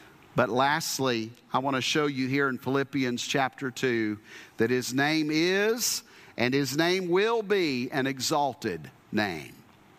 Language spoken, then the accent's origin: English; Japan; I saw those conversions firsthand growing up in Japan and watching how Japanese people would worship idols.